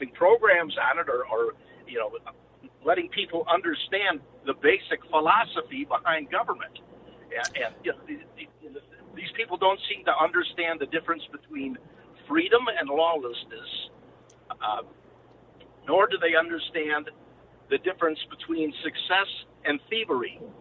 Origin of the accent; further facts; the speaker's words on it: Hawthorne Woods, Illinois, United States; now in Las Cruces, United States; I'm previously from Hawthorne Woods. I made the jump to hyperspace and got the hell out of Illinois.